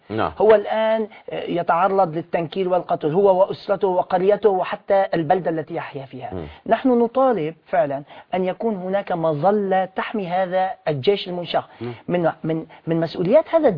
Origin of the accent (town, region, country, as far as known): Syria